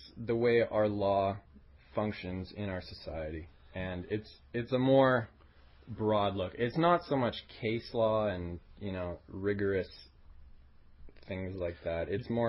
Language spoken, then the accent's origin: English; Alberta, Canada; growing up in Alberta around the age of 10 and 12